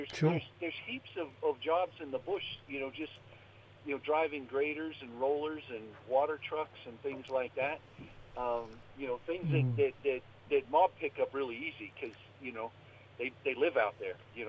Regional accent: Montana, United States; now in Australia; Well, I was born and raised in Montana.

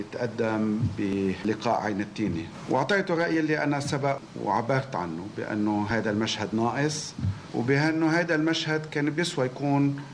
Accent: Lebanon; نحن كلبنانيين

